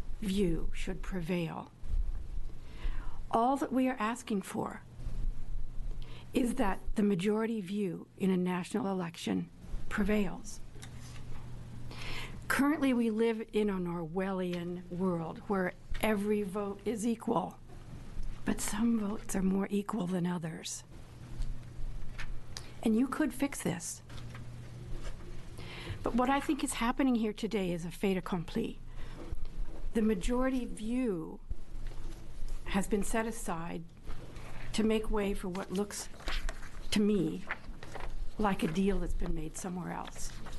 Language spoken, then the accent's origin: English; Oregon, United States; I'm from Washington County.